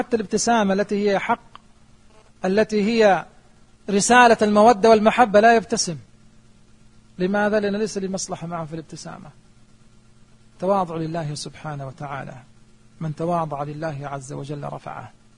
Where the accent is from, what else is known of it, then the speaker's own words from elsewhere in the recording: Saudi Arabia; عندنا في السعودية